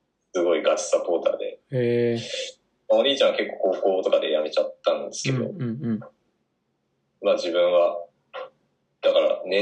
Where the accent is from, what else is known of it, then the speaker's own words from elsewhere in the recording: Fuchu, Tokyo, Japan; 東京都府中市で。